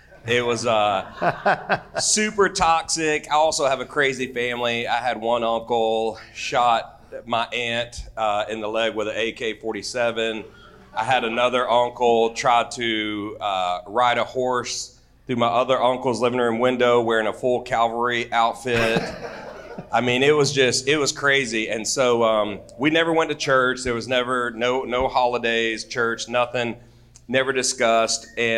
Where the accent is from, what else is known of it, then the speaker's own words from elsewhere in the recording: Georgia, United States; I grew up in North Forsyth County on about a 200-acre horse farm.